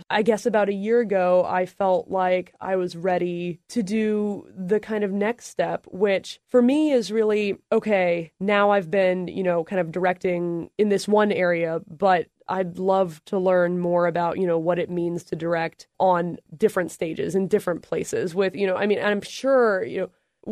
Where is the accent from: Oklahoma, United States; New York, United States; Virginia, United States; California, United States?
Virginia, United States; Charlottesville; I am from Charlottesville. I went to high school at Western Albemarle. I went away to Yale.